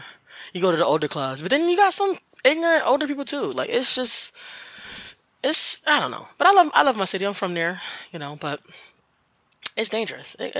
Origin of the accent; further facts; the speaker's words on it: Bridgeport, Connecticut, United States; now in Waterbury, United States; I'm from Bridgeport. I currently live in Waterbury. It's just as dusty as Bridgeport.